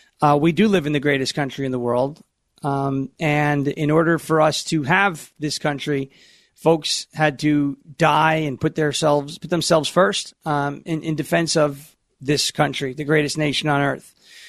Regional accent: New York, United States; I grew up on Long Island, and I spent a lot of time with veterans out there

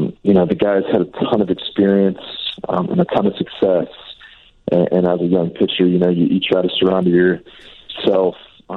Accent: Lakeland, Florida, United States; I was a Preds fan, but I grew up in Lakeland, Florida

